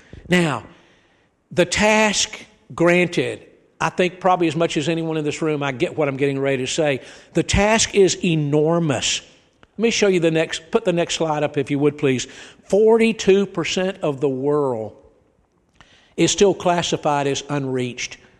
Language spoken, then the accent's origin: English; Atlanta, Georgia, United States; Coca-Cola. I'm from Atlanta. Y'all can probably tell by the way I talk, I'm not from here, okay? Atlanta's the birthplace of Coca-Cola